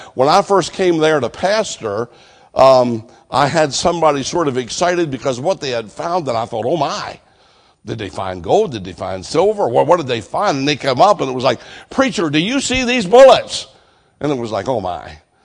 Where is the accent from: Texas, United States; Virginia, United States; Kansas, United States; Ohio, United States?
Virginia, United States; Winchester; I come from Winchester, Virginia, and it's on the top of Interstate 81.